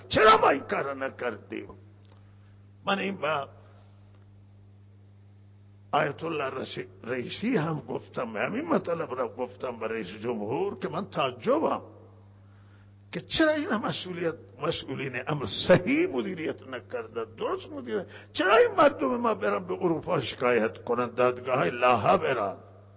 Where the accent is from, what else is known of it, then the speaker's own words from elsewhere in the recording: Iran; ما بالاخره ایرانیم، شهروندیم